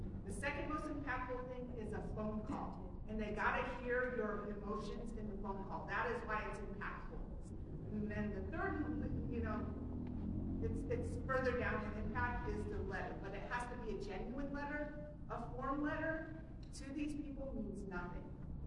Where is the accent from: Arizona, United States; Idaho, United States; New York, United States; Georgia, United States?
Arizona, United States; Phoenix; I grew up here in South Phoenix, but I've been in the DC area for a good chunk of my life.